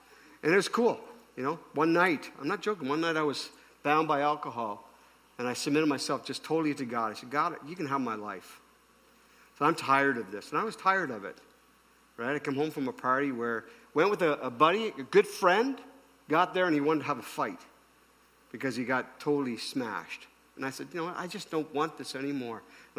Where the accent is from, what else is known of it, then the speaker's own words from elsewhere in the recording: Ottawa, Ontario, Canada; But I grew up in the Ottawa area, and then my family, my parents were both born in Quebec.